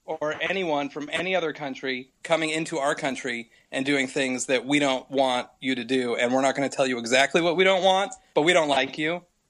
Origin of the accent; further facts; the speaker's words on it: United States; I'm from America. I'm in San Diego.